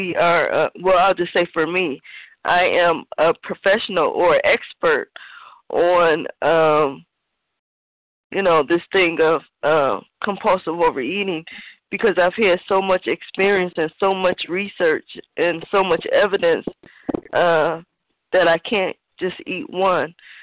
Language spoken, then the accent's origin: English; Cleveland, Ohio, United States; I'm from Cleveland, Ohio.